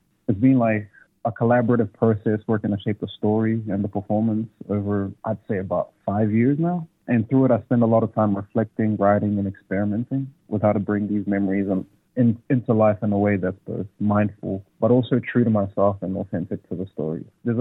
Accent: New Zealand; also born or lived in Walungu, Democratic Republic of the Congo; I am a water child, and I also have roots in Aotearoa, where I spent a majority of my formative years, as well as my adolescence.

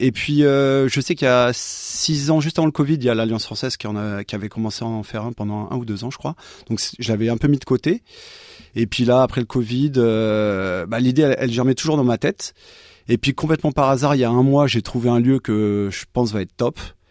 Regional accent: Paris, Île-de-France, France; Moi, là où j'ai grandi à Paris

